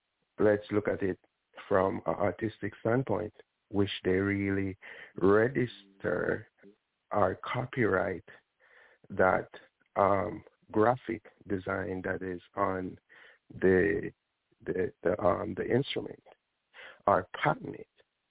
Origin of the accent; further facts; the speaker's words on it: Jamaica; now in United States; I'm a Jamaican. I came to the States 6 years ago.